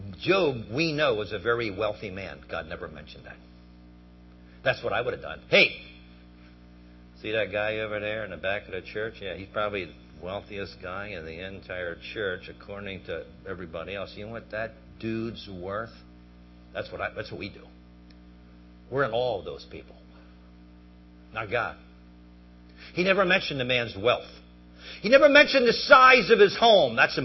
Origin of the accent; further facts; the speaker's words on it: Pennsylvania, United States; where are you from? I said, I'm from Pennsylvania.